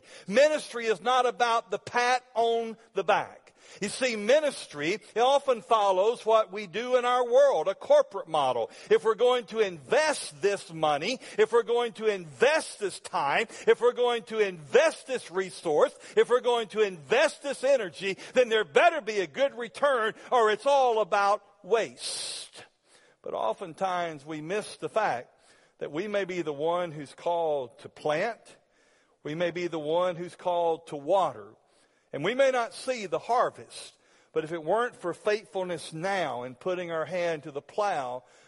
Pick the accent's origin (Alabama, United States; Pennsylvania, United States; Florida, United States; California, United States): Alabama, United States; As I grew up in North Alabama, my grandfather was both a carpenter and a farmer. And when my dad left out of the military, we moved out into the country